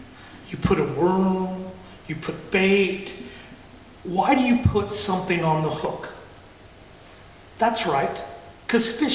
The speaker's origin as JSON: {"language": "English", "country": "United States", "said": "Now, I'm an American, so bear with me."}